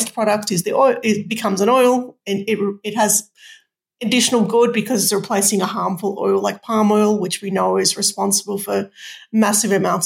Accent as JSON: {"language": "English", "country": "Australia", "said": "which as an Australian is pretty funny because that's how we make Vegemite, which everyone knows is our national treasure."}